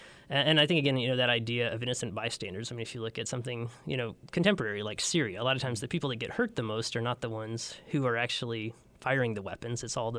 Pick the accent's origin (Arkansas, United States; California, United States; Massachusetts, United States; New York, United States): Arkansas, United States; You know, I grew up in Stone County, Arkansas, where there was a library.